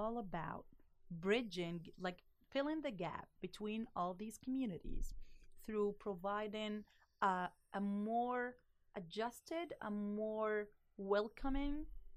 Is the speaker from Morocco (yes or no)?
yes; Morocco; now in United States; Everyone that I meet, especially here in the US, people are like, where are you from? And when I say Morocco, people are like, oh my God, I like the food.